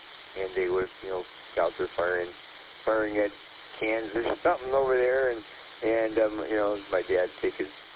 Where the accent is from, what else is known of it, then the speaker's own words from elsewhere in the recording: Detroit, Michigan, United States; Well, I grew up on Detroit Knights.